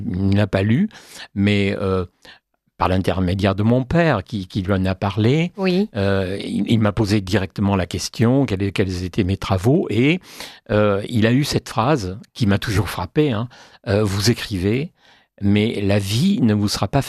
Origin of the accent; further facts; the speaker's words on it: Langon, Nouvelle-Aquitaine, France; je suis né quand même à Langon, à quelques kilomètres de Malagar.